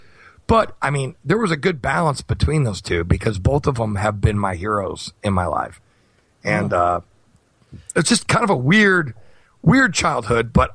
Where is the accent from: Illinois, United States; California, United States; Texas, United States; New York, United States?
Illinois, United States; Chicago; So I lived all over the northwest suburbs off of Chicago. So the rich middle class, rich to middle class areas. I didn't live in the city of Chicago ever, mm-hmm. but I just kind of claim that I'm from Chicago